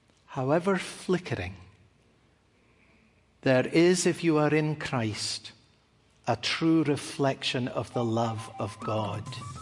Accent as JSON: {"language": "English", "region": "Scotland", "country": "United Kingdom", "tie": "born or raised there", "said": "In the church that I grew up in Scotland"}